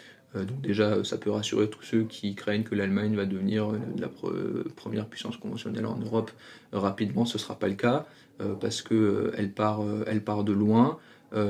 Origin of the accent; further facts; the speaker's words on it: France; évidemment, en tant que Français, voilà, j'ai du mal à comprendre ces choix.